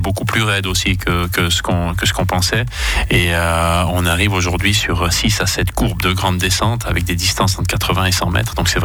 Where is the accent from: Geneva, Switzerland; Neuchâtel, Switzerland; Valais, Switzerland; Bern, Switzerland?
Valais, Switzerland; de pouvoir avoir un événement comme ça déjà en Valais, chez nous en Suisse.